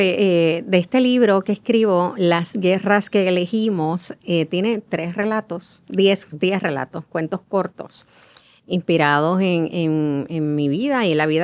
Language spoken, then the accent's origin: Spanish; Mayagüez, Puerto Rico; Nací en Mayagüez. Mi mamá venía de una familia bien pobre.